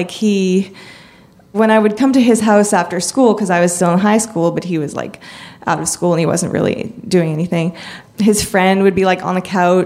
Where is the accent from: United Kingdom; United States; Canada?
Canada; I was 16 and he was 19, and I'm from Canada, and when you're 19, you can drink.